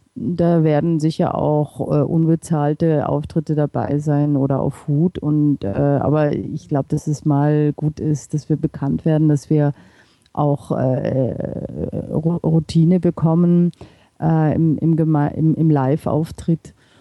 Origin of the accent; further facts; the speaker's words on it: Buxtehude, Lower Saxony, Germany; now in Vienna, Austria; Nein, ich komme aus Buxtehude, wenn ihr das genau wissen wollt. Genau. Da bin ich aufgewachsen, aber ich lebe auch schon über 20 Jahre in Wien.